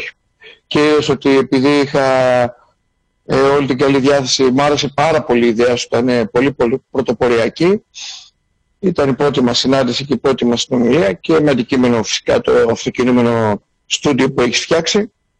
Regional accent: Greece; Όχι, και εμείς σαν λαός, σαν Έλληνες, χαρακτηριζόμαστε για την πατέντα, την ευστροφία, το να βρίσκουμε λύσεις μέσα σε όλα αυτά τα προβλήματα.

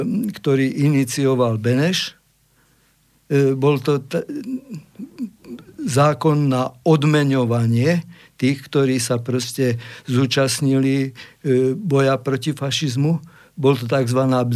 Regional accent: Banská Bystrica, Banská Bystrica Region, Slovakia; Ja ako Slovák som hrdý na Slovenské národné povstanie a ako Bystričan duplom

